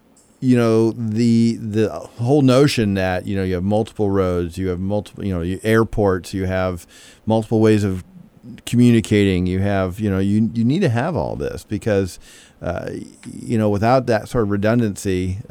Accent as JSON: {"language": "English", "town": "Miranda", "region": "California", "country": "United States", "tie": "born or raised there", "said": "Grew up in Miranda, okay. Right. So I knew what the loss of utilities was all about growing up"}